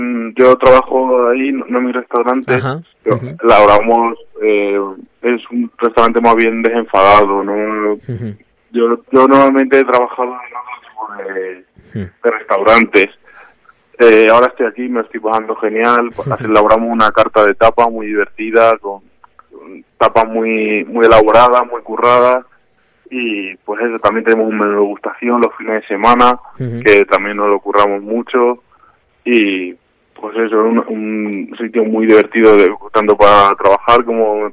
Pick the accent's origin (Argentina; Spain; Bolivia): Spain; Arévalo, Castile and León; yo soy abulense, yo soy de Arévalo, entonces pues conozco todos estos productos de mi zona, de mi tierra, que me encantan.